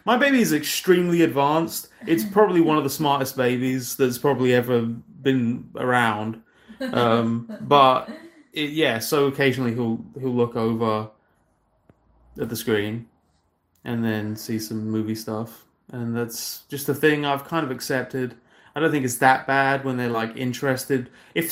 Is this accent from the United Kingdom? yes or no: yes; United Kingdom; Yeah, I'm British for no reason.